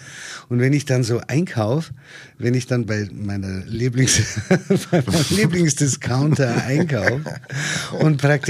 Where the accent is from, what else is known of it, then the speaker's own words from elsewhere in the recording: Regensburg, Bavaria, Germany; Also ich bin gebürtiger Regensburger, bin 66 Jahre alt, bin psychologischer Psychotherapeut, habe zwei wunderbare Söhne und lebe wahnsinnig gerne in Regensburg